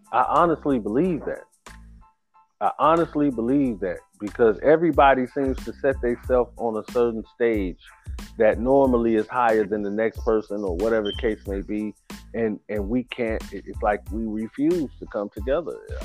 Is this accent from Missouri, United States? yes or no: no; Chicago, Illinois, United States; Sandy's from New York. I'm from Chicago.